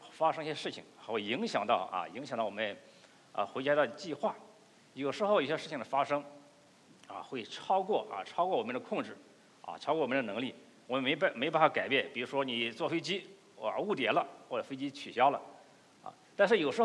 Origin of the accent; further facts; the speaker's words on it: China; 你们都会有什么样的心情我们中国人讲是归心似箭